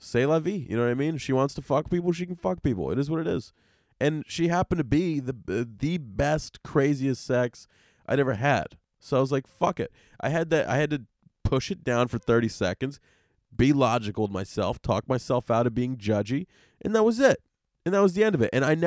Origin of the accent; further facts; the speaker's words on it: Puerto Rico; I was born and raised in Puerto Rico, currently live here